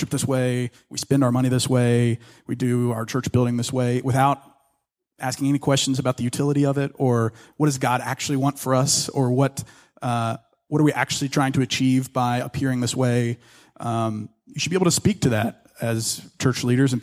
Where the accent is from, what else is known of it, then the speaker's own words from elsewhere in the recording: Ruston, Louisiana, United States; So I grew up in North Louisiana in this town called Ruston, and had two great parents, had a great family, middle-class upbringing.